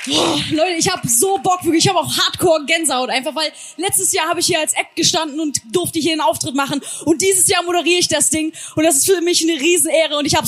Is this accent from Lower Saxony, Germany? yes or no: no; Heinsberg, North Rhine-Westphalia, Germany; Ich komme aus Heinsberg.